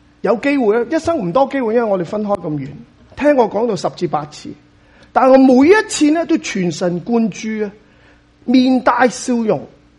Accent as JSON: {"language": "Cantonese", "country": "China", "said": "呢种咁嘅情结，我发觉喺我哋中国人嘅当中非常之嘅坚固。"}